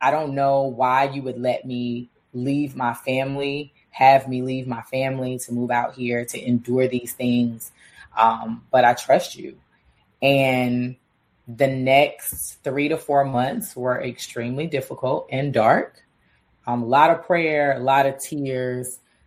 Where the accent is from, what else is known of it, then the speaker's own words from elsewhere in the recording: Durham, North Carolina, United States; also born or lived in Oregon; And not that like I'm from Durham, like we're a smorgasbord of all the things, Black, white, mm-hmm. Asian, like any background, nationality, sexuality, like you can find it in Durham.